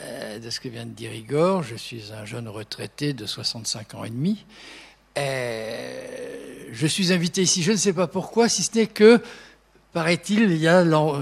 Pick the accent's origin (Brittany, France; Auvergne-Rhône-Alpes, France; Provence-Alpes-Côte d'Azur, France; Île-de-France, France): Auvergne-Rhône-Alpes, France; et je suis revenu chez moi en Haute-Savoie